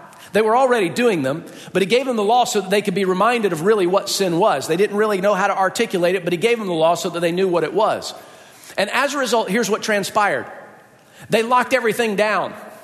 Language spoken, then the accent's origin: English; Atlanta, Georgia, United States; now in Buffalo, United States; we live in Buffalo and I come from Atlanta.